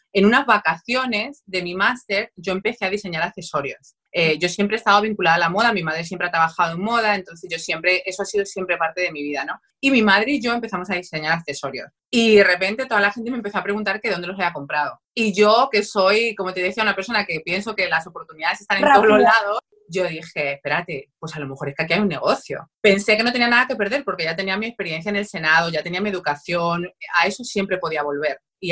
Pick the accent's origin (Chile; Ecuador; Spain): Spain; now in United States; soy española, llegué a los Estados Unidos, va a ser ahora 19 años ya. Llegué aquí sin nada ni nadie. Yo tenía $800 cuando yo llegué aquí. Wow. No hablaba inglés